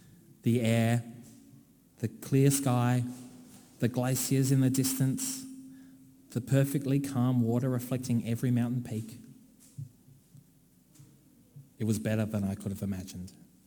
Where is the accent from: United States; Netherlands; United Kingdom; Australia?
Australia; me being formally recognised as an Australian citizen, and I got a citizenship certificate, even though I had always lived here